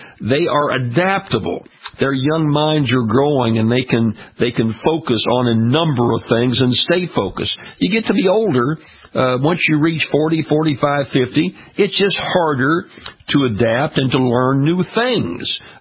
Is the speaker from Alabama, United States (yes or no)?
no; Louisiana, United States; That certainly is the case in my home state of Louisiana.